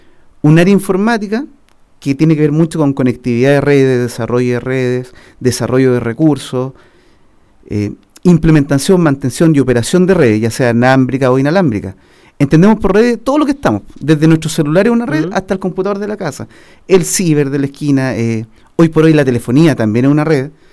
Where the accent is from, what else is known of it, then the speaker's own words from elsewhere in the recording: Rancagua, O'Higgins, Chile; now in Santiago, Chile; Llevo acá en Santiago un año. Sí, ¿ya? Cerquita, ¿sí? En realidad. De provincia, Rancagua.